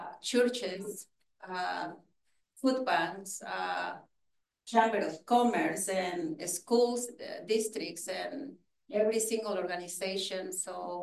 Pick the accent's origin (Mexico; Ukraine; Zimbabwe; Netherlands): Mexico; I was born and raised in Mexico and I grew up over there.